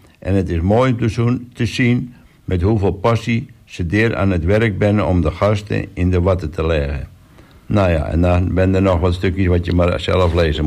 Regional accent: Overijssel, Netherlands; now in Texel, Netherlands; eerst in de Burg en de Horen woont hebben, wonen we nu alweer een aantal jaren aan de Kolk. Ik kom eigenlijk uit Twente, weer na ik in Utrecht studeerd heb om veearts te worden. Sinds december 2010 ben ik werkzaam bij dierenartsenpraktijk Texel.

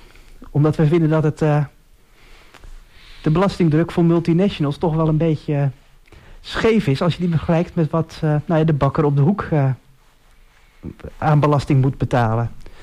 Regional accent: Texel, North Holland, Netherlands; Ik kom van Texel. En ik heb een tijdje in Wageningen en in Nijmegen gestudeerd inderdaad.

